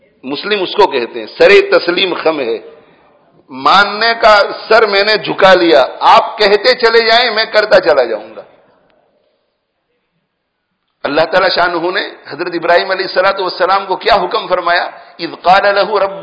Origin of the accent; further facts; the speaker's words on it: India; ہم انڈیا سے تعلق رکھتے ہیں تو انڈیا کی حالت میں روتے رہتے ہیں